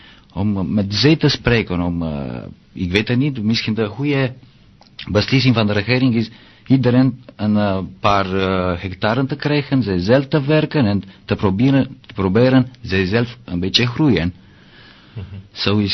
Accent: Romania; Dutch is a second language; Voor mij als Roemeen was het ongelooflijk.

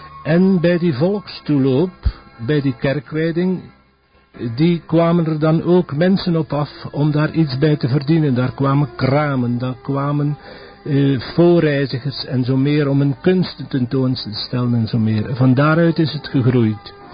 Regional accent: Maldegem, East Flanders, Belgium; ik ben een kind van Maldegem, laat het me zo zeggen. Ik ben tevens een kind van de buiten, een kind van de boer.

